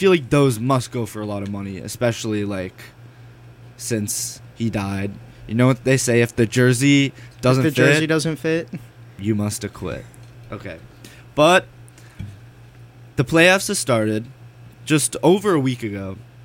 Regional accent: New York, United States; being a New Yorker, Knicks fan, I appreciated that a lot.

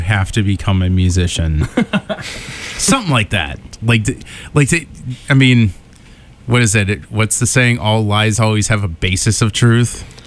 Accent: Worcester, Massachusetts, United States; That is my hometown.

